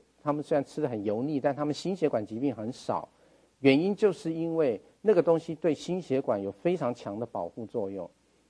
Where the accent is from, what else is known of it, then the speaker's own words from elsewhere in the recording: China; 我们中国人都知道有一种人是看起来特别的年轻，